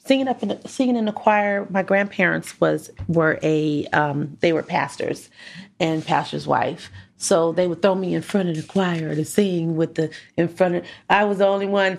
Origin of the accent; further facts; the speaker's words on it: Vallejo, California, United States; because we're from Vallejo, but Oakland was also somewhere that we grew up with.